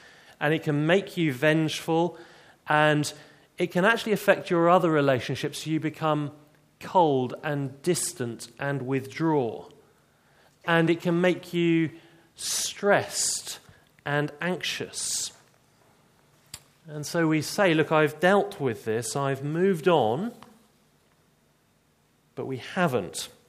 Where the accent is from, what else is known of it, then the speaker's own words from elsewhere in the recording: England, United Kingdom; Well, you and I, being English and how we use the word